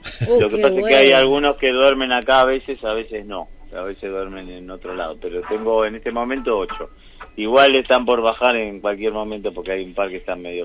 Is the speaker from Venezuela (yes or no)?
no; Argentina; accent: Argentine; si voy allá hablo con acento argentino, y si hablo acá no hablo con acento norteamericano. Este es mi país, ¿no?